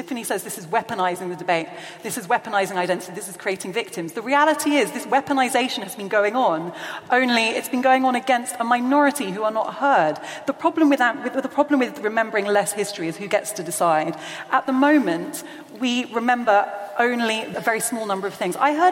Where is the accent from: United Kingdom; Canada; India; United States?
United Kingdom; We are not interested in the historical narratives that make us feel uncomfortable about our legacy as British people.